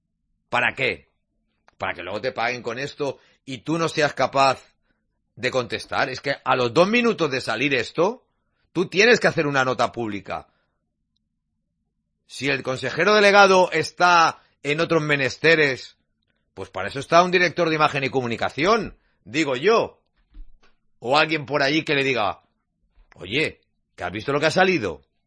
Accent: Barcelona, Catalonia, Spain; yo soy así porque nací en Nou Barris, no nací en Nou Barris, pero me crié en Nou Barris

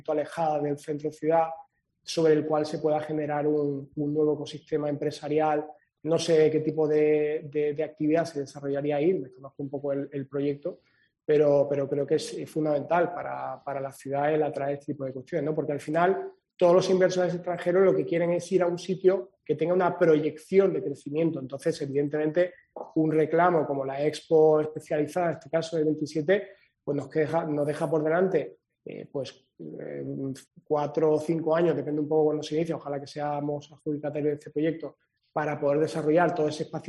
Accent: Málaga, Andalusia, Spain; como malagueño y como ciudadano de esta ciudad

